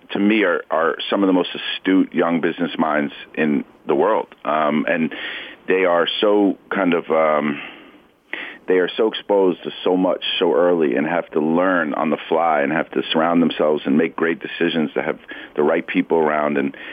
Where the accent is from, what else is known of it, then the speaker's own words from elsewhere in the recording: New York City, New York, United States; But my pitch, like, I grew up in New York City.